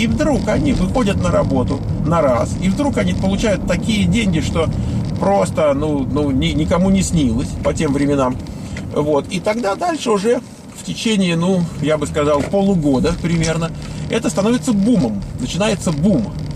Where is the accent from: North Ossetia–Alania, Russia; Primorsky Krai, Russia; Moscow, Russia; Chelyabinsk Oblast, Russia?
Moscow, Russia; я из Москвы, Свет моя из Киева